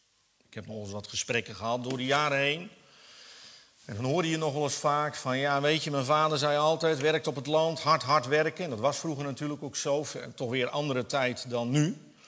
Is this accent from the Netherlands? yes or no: yes; South Holland, Netherlands; Ik kom zelf uit de Alblasserwaard. En dat is de strook, zeg maar, die loopt vanuit Zeeland, Alblasserwaard, zo over de Veluwe richting Staphorst. De bekende Bijbelbelt. Hardwerkende boeren. Ik kom zelf uit een boerenfamilie.